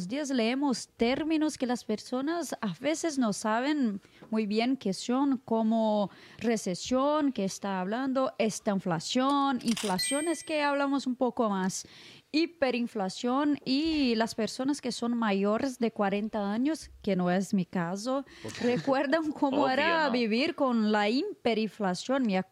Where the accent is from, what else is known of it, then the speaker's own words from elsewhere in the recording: Brazil; Spanish is a second language; yo soy de Brasil. … yo soy periodista especializada en internacional